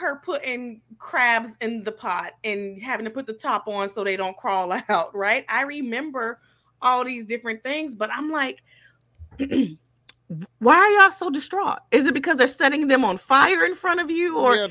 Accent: Florida, United States; You gotta remember, I grew up in South Florida.

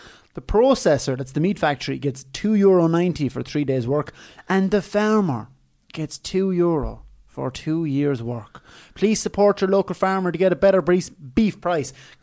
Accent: Mallow, County Cork, Ireland; I'm from Mallow, and we were playing an under-12 football blitz down in Glanmire in County Cork, Saturday morning.

